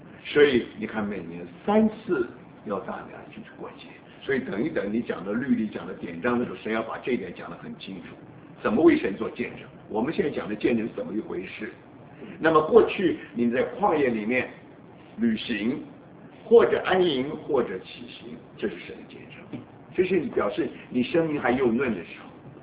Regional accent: United States; 但是不要忘记，这些人把我们美国人通通代表错了

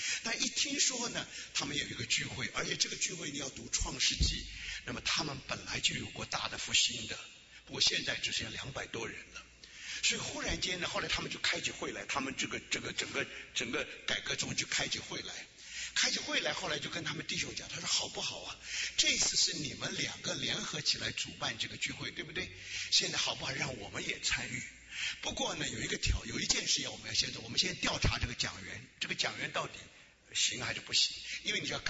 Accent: Taiwan; moved away as an adult; 那么我是十足和台湾奶水长大的，那么今天我在台湾受了教育，然后等到了国外去读书

